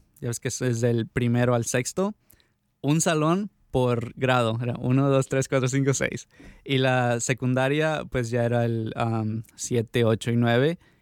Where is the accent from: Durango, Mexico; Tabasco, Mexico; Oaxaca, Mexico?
Durango, Mexico; Chacala; Se llama Chacala, en el municipio de Tamazula, en el estado de Durango. Está como, o sea, a 2-3 horas de Culiacán, Sinaloa.